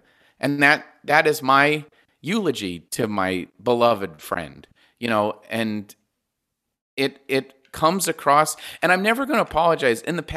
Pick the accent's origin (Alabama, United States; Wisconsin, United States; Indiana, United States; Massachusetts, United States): Indiana, United States; I take a lot from Kurt Vonnegut because we're both from Indiana